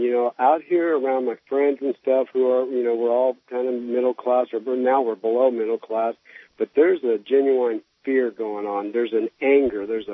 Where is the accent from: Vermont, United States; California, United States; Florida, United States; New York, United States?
California, United States; San Jose; I was born and raised out in San Jose